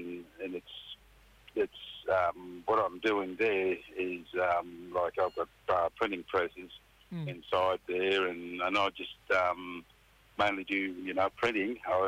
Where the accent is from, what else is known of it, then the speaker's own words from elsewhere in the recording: Queensland, Australia; And that around like Cairns and down far as Babinda, up and through the Atherton Tablelands